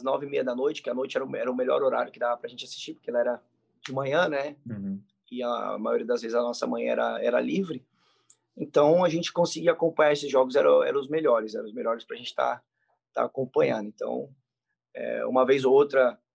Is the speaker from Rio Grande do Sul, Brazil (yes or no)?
no; São Paulo, Brazil; porque como eu sou de São Paulo, e surgiu a possibilidade de vir por empréstimo.